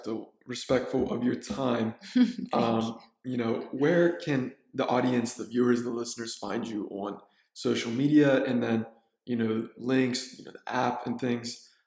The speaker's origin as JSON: {"language": "English", "region": "East Coast", "country": "United States", "lives_now": "Los Angeles, United States", "said": "because I'm from the East Coast and I know what that's like, you know?"}